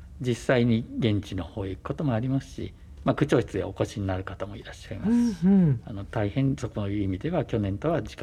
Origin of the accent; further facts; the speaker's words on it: Shizuoka, Japan; とにかく私、静岡で生まれ静岡で育ちましたんで、なんとか恩返しをしたいっていうことがあって